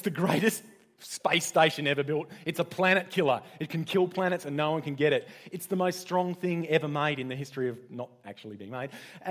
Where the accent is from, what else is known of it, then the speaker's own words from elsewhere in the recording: South Australia, Australia; I'm from South Australia. We catch them.